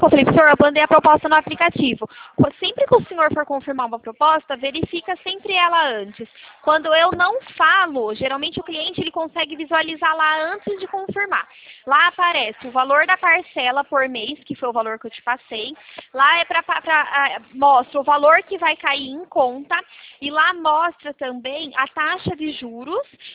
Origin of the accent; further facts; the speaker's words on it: Araras, São Paulo, Brazil; a gente é de Araras